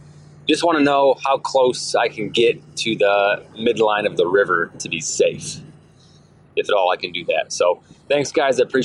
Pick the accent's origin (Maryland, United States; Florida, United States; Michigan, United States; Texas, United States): Michigan, United States; Hey, fellas … I am from Michigan